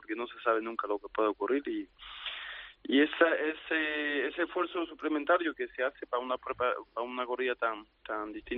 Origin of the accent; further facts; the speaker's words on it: Arles, Provence-Alpes-Côte d'Azur, France; Hacerlo en mi tierra, en Arles, también fue muy bonito